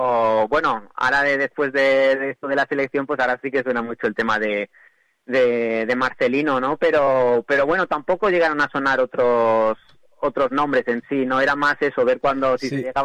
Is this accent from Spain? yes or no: yes; Vinaròs, Valencian Community, Spain; yo soy de Vinaroz y voy a ir igualmente, o sea, ya me programé las noches viejas para pasarla aquí en Vinaroz